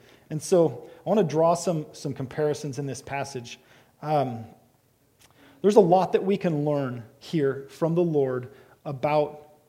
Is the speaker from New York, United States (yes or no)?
no; Oregon, United States; Well, I grew up fishing on the Southern Oregon River, the Rogue River.